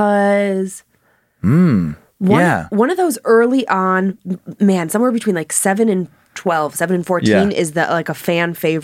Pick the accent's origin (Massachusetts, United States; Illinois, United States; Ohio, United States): Ohio, United States; Parma Heights; which is Parma Heights, not Cleveland. But like, listen, they're adjacent-ish.